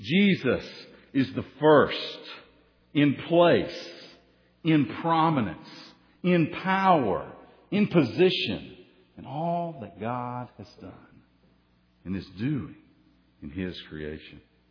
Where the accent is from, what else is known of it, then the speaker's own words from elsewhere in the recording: United States; You know, I grew up on a river. I grew up on the Tennessee River. And so anytime I'm around water, I get excited.